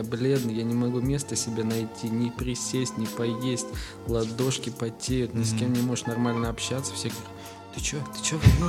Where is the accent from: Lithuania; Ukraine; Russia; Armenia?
Ukraine; мы с Украины, с чуваком, с Лешей из Украины стояли